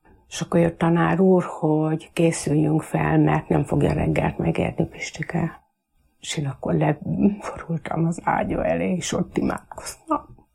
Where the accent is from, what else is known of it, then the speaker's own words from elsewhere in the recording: Gyulahalma, Hajdú-Bihar, Hungary; Gyulahalmáról, egy kis tanyáról indultam. Oda születtem Hajdunánáson, de ott éltünk Gyulahalmán, ez egy kis tanya, ahol körülbelül olyan 25 család lakott